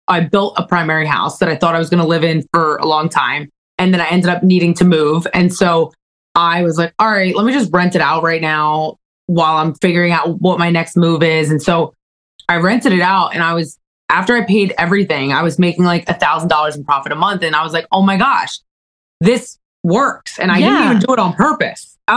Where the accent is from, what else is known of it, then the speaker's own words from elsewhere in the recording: Northeast, United States; The thing is that we're both from the Northeast, me and Mandy, and we grew up eating pasta, pizza, chicken, cutlet.